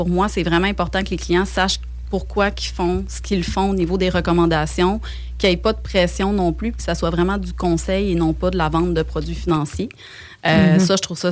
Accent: Rimouski, Quebec, Canada; now in Quebec City, Canada; Moi, premièrement, je viens de Rimouski. Ensuite de ça, je voulais vraiment m'en venir à Québec.

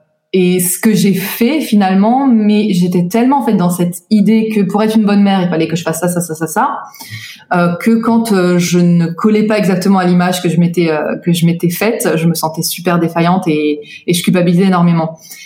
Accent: France; moved away as an adult; j'ai toute ma famille en France, énormément d'amis en France. J'ai grandi en France jusqu'à mes 26 ans

